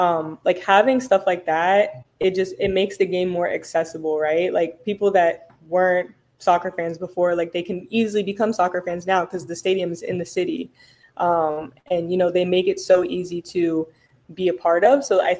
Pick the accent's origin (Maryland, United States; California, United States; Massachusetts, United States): Maryland, United States; Because I'm from Maryland.